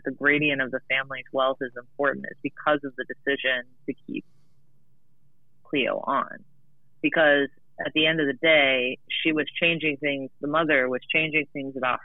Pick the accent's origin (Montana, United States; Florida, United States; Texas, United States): Texas, United States; because I grew up in Texas and took Texas state history.